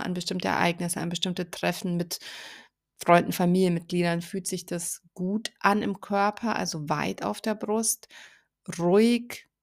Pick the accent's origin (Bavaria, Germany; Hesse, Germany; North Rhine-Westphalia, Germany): Bavaria, Germany; Munich; ich bin ja aus München